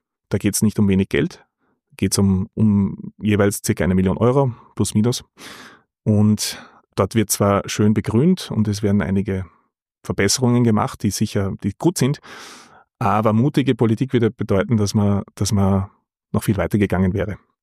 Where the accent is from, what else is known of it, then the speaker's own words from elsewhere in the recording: Freistadt, Upper Austria, Austria; now in Vienna, Austria; ich komme aus Oberösterreich, bin ein Landkind. Wien, sagt bei Freistadt, ist der Ort, in dem ich aufgewachsen bin.